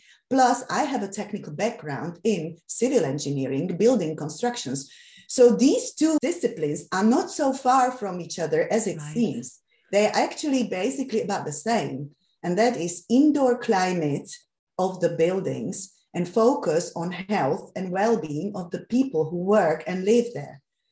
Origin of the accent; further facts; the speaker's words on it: Slovakia; English is a second language; now in Netherlands; I'm originally from Slovakia.